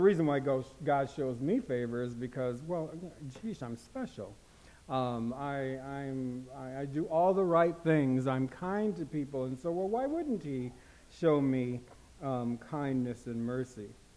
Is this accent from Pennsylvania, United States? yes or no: no; Des Moines, Iowa, United States; now in Sioux Falls, United States; I am from Iowa, live in South Dakota. It just feels like it's across the street. So it's always good to come home, so to speak. I'm from Des Moines originally, but I've been here for the past 35, 36 years in Sioux Falls